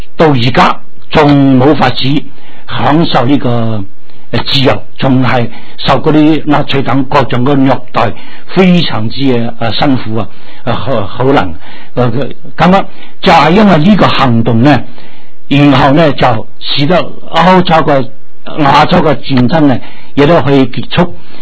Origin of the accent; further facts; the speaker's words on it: China; 所以我们中国人有一个成语啊，叫做什么？